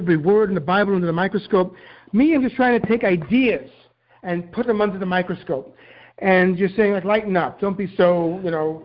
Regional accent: Manhattan, New York, United States; 212, my favorite area code, 212. I'm from Manhattan.

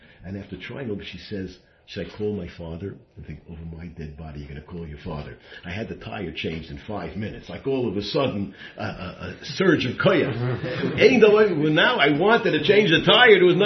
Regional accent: New York City, New York, United States; I grew up in Washington Heights. I didn't know from a jack, whatever, what's Jack doing in the back seat.

